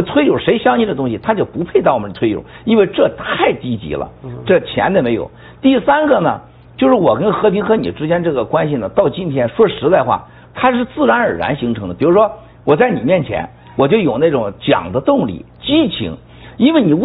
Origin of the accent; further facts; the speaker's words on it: China; 我说我们中国人不都像